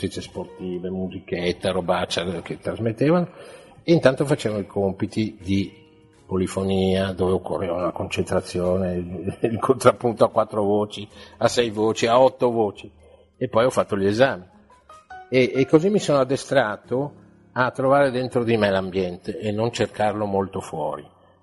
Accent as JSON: {"language": "Italian", "town": "Milan", "region": "Lombardy", "country": "Italy", "tie": "born there", "said": "io sono nato a Milano"}